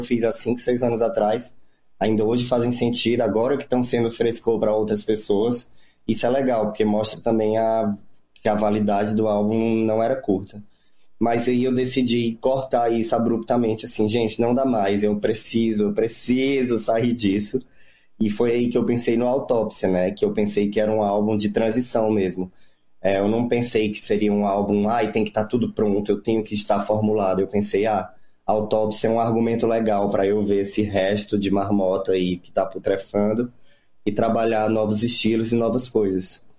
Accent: Teresina, Piauí, Brazil; várias maneiras que eu me comportava quando eu era criança em Teresina

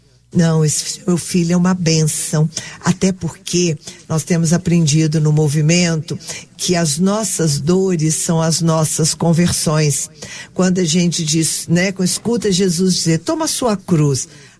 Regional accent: Minas Gerais, Brazil; Eu sou mineira, nós também pedimos.

